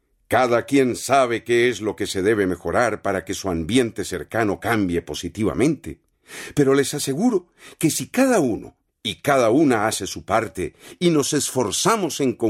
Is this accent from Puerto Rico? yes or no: no; Costa Rica; Como costarricenses compartimos sueños e ideales que nos permiten asociarnos tras una visión del país que queremos.